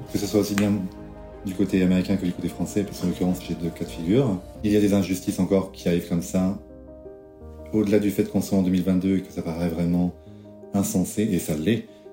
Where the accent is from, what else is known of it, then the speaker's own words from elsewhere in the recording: France; Moi, oui, je suis français, j'aime la France.